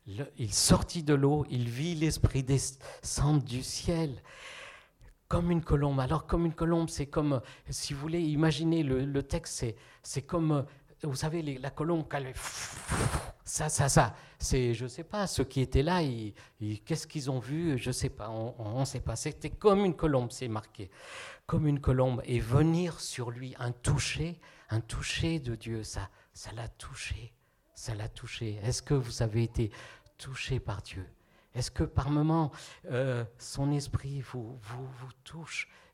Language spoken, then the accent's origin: French; Rhodes, South Aegean, Greece; moi je viens de l'île de Rhodes.